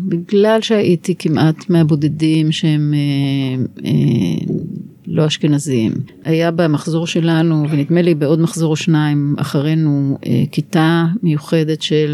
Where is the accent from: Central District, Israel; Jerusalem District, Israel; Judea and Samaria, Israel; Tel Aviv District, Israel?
Jerusalem District, Israel; Jerusalem; אני יחסית גדלתי בבית נוח, כן? הם גדלו במוסררה, אני גדלתי בשבה גרמנית, נגיד, הם היו בשכונת ספר, אני פחות בשכונת ספר, אבל הפערים הכלכליים בינינו לא היו נורא נורא נורא גדולים, בין המשפחה שלי למשפחות של הפנתרים.